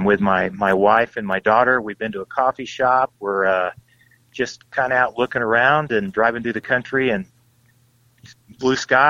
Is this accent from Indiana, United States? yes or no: yes; Indiana, United States; I'm from Indiana, and I grew up